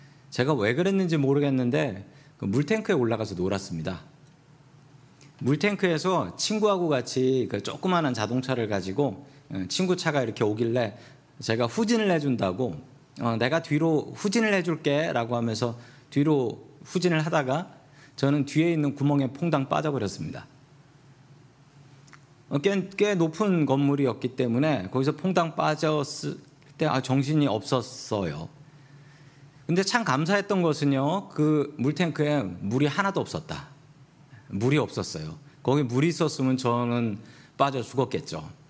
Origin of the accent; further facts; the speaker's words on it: Seoul, South Korea; 제가 5살 때쯤에 있었던 일인데요. 저는 서대문에 살았습니다. 제가 이래 봬도 서울 사람입니다.